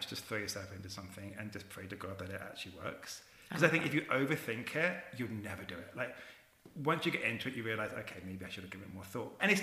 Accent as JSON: {"language": "English", "town": "Watford", "region": "East of England", "country": "United Kingdom", "said": "Greater London. Well, I consider it Greater London. It's Watford."}